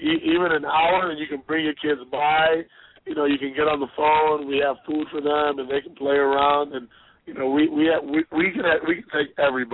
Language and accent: English; Midwest, United States; I'm from the Midwest. I love the Midwest.